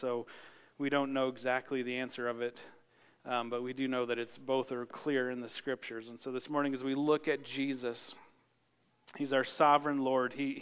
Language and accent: English; Wyoming, United States; I grew up in Wyoming, and you farmers will like this.